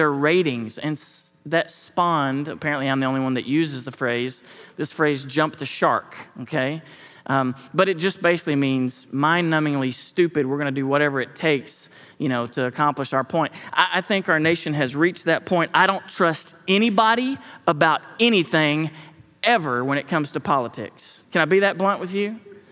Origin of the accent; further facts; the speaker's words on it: Cabot, Arkansas, United States; God used me even though I'm from Cabot, you know?